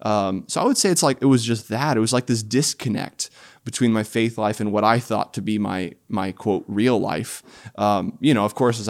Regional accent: Illinois, United States; But shortly after, moved to Illinois. So I grew up in Illinois and youngest of five kids

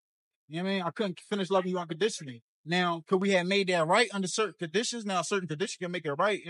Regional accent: Philadelphia, Pennsylvania, United States; How about I say, I'm from the South Side.

